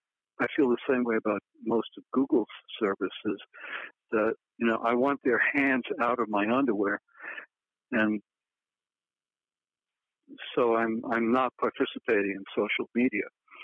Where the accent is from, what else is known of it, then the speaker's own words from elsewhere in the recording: New York City, New York, United States; also born or lived in Connecticut / California; I mean, I grew up in New York City. I lived in Connecticut. I lived in California.